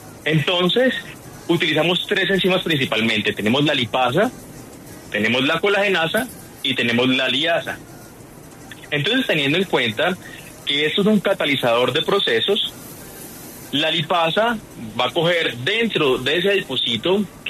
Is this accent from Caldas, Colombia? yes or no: no; Valle del Cauca, Colombia; Yo soy vallecaucano, así que no pudieron hacerlo mejor.